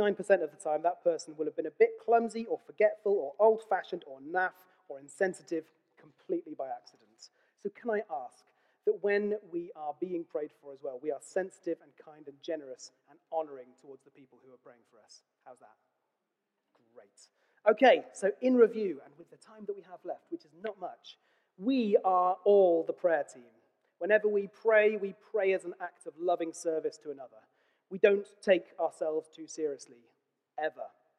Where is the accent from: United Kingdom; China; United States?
United Kingdom; But I'm also British, so I'm polite.